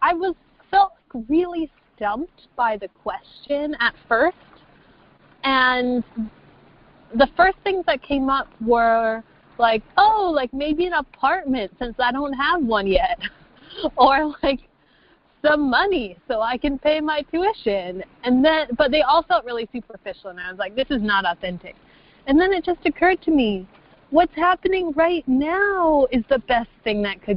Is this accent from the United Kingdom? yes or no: no; Switzerland; now in Netherlands; I was formerly from Switzerland, and I'm now from Holland.